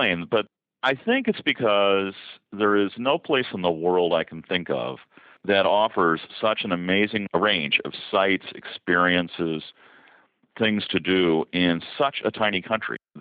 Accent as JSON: {"language": "English", "town": "Cincinnati", "region": "Ohio", "country": "United States", "tie": "born or raised there", "said": "I absolutely feel far safer anywhere in Israel than I do in downtown Cincinnati, my hometown."}